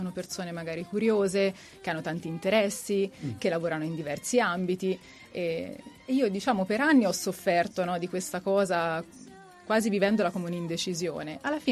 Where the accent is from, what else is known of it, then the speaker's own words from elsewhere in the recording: Gallina, Tuscany, Italy; born there; now in Arezzo, Italy; Io adoro Arezzo, è la città che mi ha adottato, però sono nata in un paesino nel cuore della Val d'Orcia, provincia di Siena, che si chiama Gallina.